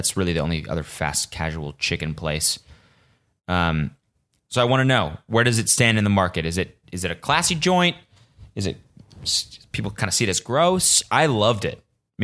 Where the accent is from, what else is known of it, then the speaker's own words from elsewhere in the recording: Canada; But this is the thing about being Canadian and telling people I'm Canadian.